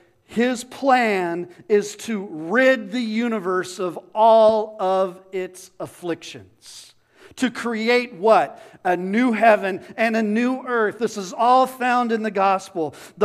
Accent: Phoenix, Arizona, United States; And I'm a city guy. I grew up in Phoenix. I went to school out here.

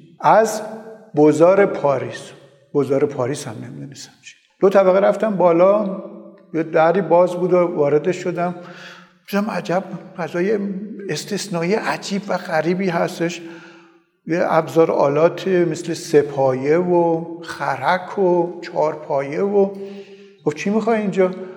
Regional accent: Tehran, Tehran Province, Iran; also born or lived in Kashan; خانواده تصمیم گرفتن که به تهران بیایم. ما هم به تهران آمدیم. ابتدایی و دبیرستان رو در تهران طی کردم.

